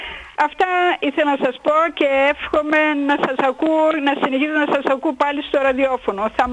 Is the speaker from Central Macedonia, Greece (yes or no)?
no; Metsovo, Epirus, Greece; Από Ελλάδα παίρνω. … είμαι από Μέτσοβο.